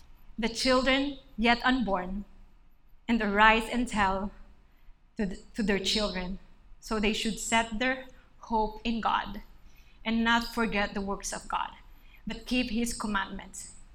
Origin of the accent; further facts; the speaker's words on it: Philippines; moved away as an adult; now in Taiwan; I'm a missionary from the Philippines. So I came to Taiwan 5 years ago to just help our church reach more students